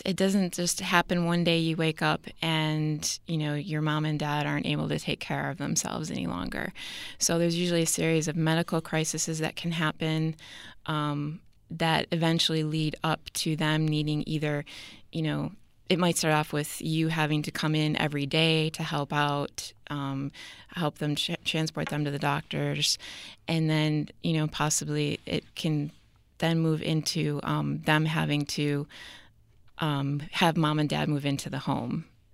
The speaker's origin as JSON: {"language": "English", "town": "Buffalo", "region": "New York", "country": "United States", "moved": "as an adult", "said": "I moved here from Buffalo, New York. My mom and dad are back home."}